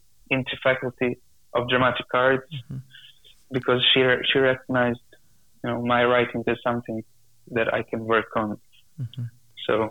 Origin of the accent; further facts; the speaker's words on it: Novi Sad, Vojvodina, Serbia; we are from Novi Sad, we had to travel 1 hour to Belgrade, so it was not always like we had everything in Novi Sad